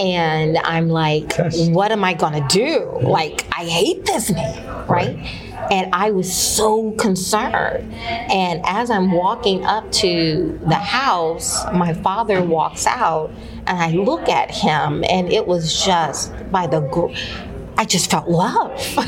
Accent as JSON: {"language": "English", "region": "Deep South", "country": "United States", "tie": "born or raised there", "said": "Now, I grew up in the Deep South, so everybody's a Christian"}